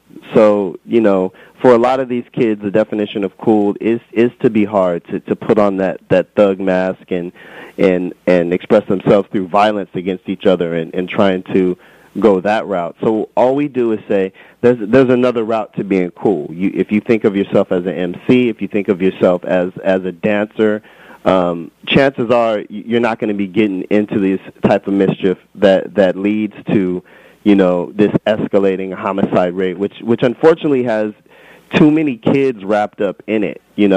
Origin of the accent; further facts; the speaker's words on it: San Jose, California, United States; come back, you know, to where we're from, the east side of San Jose, the south side of San Jose. I'm from the Seven Trees area.